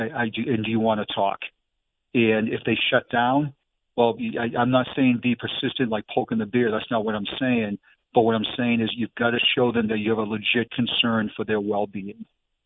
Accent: Boston, Massachusetts, United States; accent: Boston accent; It's my Boston accent's kicking it right now.

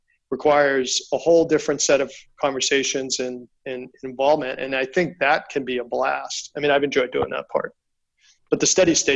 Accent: Worcester, Massachusetts, United States; now in Nashville, United States; 3 years. So I'm a Boston. Well, I grew up in Worcester, Massachusetts, which is a whole different story.

